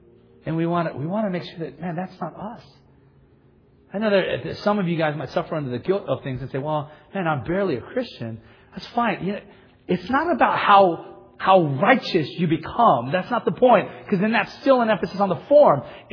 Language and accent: English; Gardena, California, United States; I'm not always comfortable going back to my hometown, you know, as Gardena.